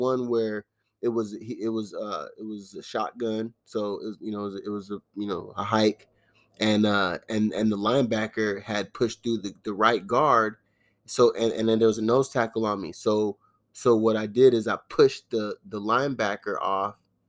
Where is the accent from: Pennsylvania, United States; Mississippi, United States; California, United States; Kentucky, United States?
California, United States; Compton; I said, I'm from Compton, and I don't think someone from Compton is supposed to be in a Long Beach gang.